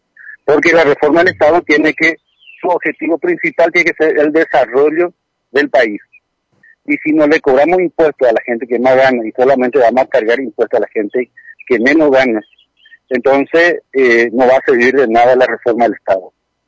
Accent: Paraguay; ideológicamente pensando, como paraguayo

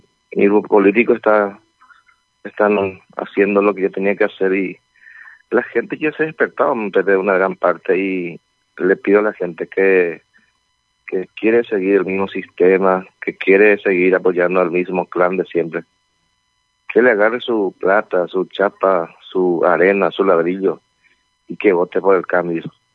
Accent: Paraguay; Duele como paraguayo, como comerciante, duele realmente como paraguayos que somos

